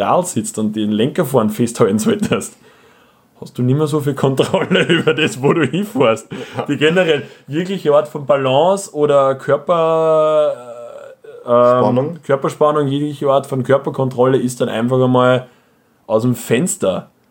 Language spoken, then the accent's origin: German; Austria; ich bin Österreicher